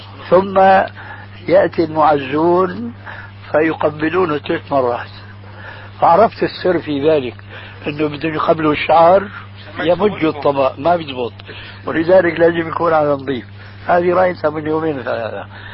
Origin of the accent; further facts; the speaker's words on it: Syria